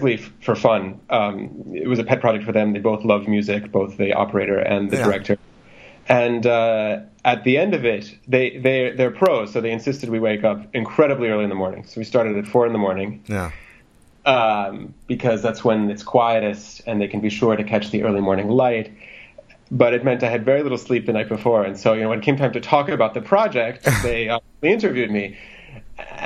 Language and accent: English; United States; No, I'm actually American.